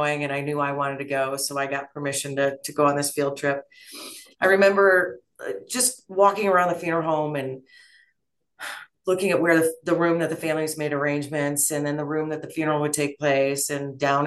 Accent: Illinois, United States; So I was born and raised in Winnebago County.

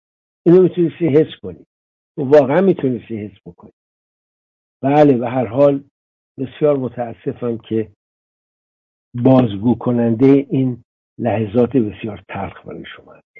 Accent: Iran; گفتم من ایرانیم، اجدادم من ایرانیان و افتخار میکنم ایرانی.

